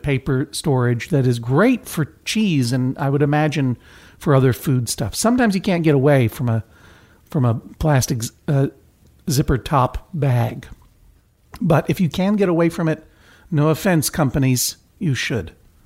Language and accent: English; Brookline, Massachusetts, United States; My hometown!